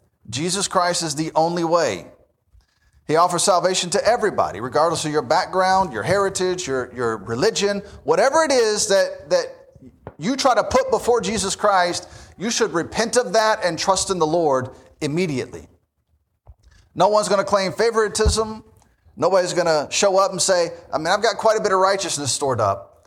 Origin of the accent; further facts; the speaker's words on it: Memphis, Tennessee, United States; I just assumed, I mean, I grew up in Memphis. I had two very godly great-grandmothers.